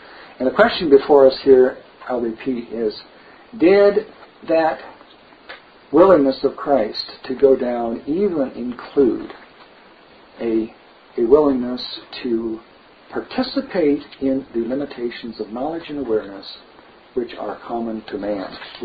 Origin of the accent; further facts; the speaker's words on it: Turlock, California, United States; born there; The earliest memory I ever have of anything was I was born in Turlock, California.